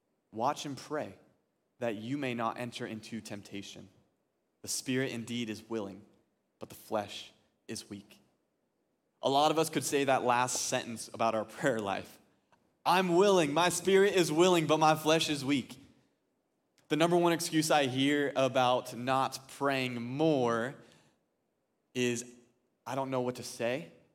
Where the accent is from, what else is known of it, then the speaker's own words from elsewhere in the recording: California, United States; I grew up in California, and in our front yard with that Mediterranean climate, we had an olive tree that looked just like those.